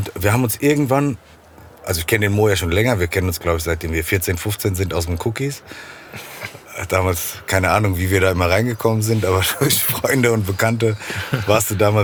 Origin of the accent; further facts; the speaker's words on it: Frankfurt, Hesse, Germany; wie wir als Frankfurter eine moderne Apfelweinkneipe sehen würden.